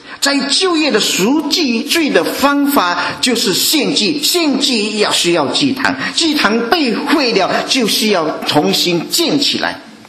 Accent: China; 认罪悔改对于我们中国人来说是很不容易的，我们没有办法做到。

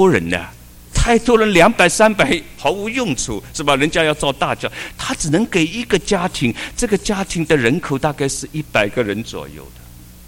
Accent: China; 我们都是中国人呢，比较省钱的嘛

